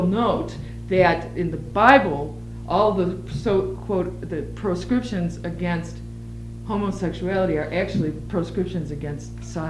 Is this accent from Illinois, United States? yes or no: yes; Illinois, United States; My home state, Illinois, did that in 1961.